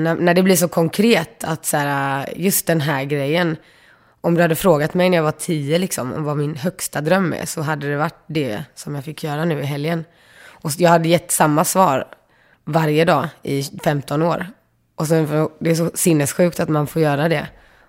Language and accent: Swedish; Gothenburg, Västra Götaland County, Sweden; man har en ganska unik relation till sin stad i alla fall som göteborgare. Man är liksom ett med folket som är därifrån.